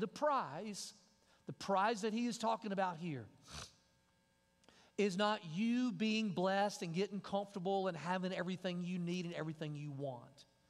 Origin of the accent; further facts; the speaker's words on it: Mississippi, United States; accent: redneck country; I love my accent. And when I call my friends from Mississippi, I just slide right back down into it. And I'm proud of my accent.